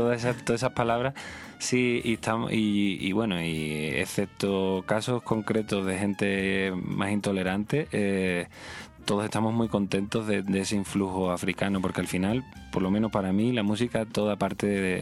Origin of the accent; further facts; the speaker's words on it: El Puerto de Santa María, Andalusia, Spain; Sí, ahí en el puerto de Santa María, al lado de Cádiz, es donde yo me he criado y bueno, y con mucha conexión con Cádiz.